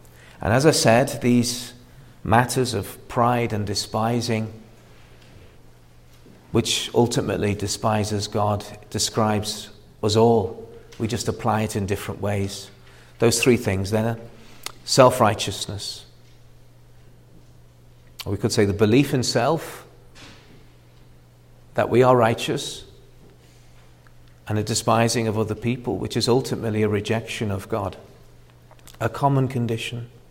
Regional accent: Liverpool, North West England, United Kingdom; I know because my hometown Liverpool has been in the hands of the Labour Party since the 1930s or so. It used to be a conservative place.

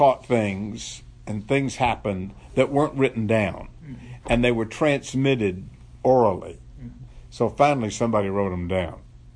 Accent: Pensacola, Florida, United States; Now, I grew up in Pensacola, Florida. It's called the City of Five Flags because in the history of Pensacola, five countries have conquered the city.

